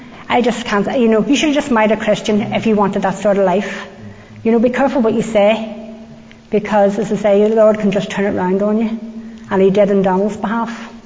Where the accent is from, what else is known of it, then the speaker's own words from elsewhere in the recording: Belfast, Northern Ireland, United Kingdom; I was born and brought up in Belfast, and I had the real privilege to be born into a Christian family, a born again Christian mother and father.